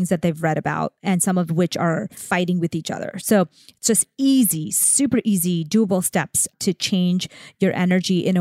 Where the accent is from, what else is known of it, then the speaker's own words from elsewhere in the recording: India; Concealer. I'm Indian.